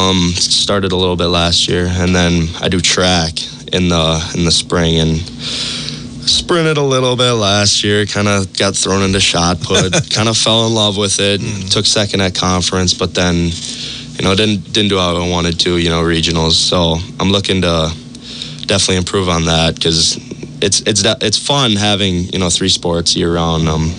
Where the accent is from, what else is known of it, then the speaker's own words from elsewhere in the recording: Edgar, United States; Honestly, growing up in Edgar, it's right when you come out of the womb, honestly.